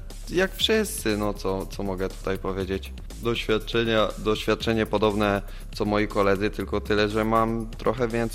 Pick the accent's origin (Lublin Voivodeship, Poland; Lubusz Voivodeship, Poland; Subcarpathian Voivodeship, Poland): Lubusz Voivodeship, Poland; Nietkowice; Przyjechałem z Nietkowic. Mieszkam tam od urodzenia. 40 km od Zielonej Góry